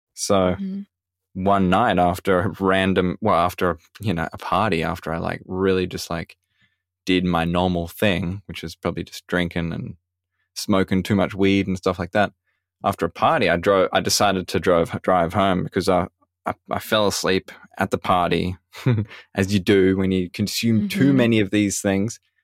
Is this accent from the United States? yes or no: no; Australia; So I'm calling in from Australia, and I grew up in a small town in Australia.